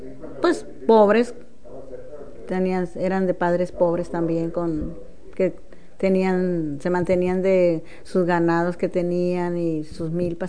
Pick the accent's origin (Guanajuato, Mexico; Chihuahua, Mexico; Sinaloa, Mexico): Sinaloa, Mexico; Cosalá; born there; Yo nací en Cozalá, Sinaloa, el 20 de octubre del 44.